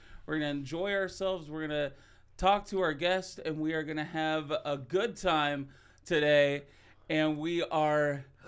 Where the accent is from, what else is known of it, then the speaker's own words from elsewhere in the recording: Canada; I'm from Canada.